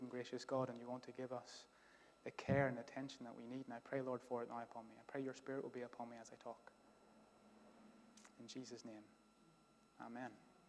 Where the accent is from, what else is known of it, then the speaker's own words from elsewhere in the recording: Ireland; accent: Irish; She normally she ribs me and mocks me and makes fun of my Irish accent and all that carry on.